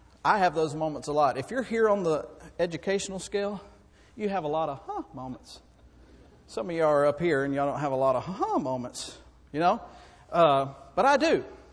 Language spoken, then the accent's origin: English; United States; I love explosives. I'm an American.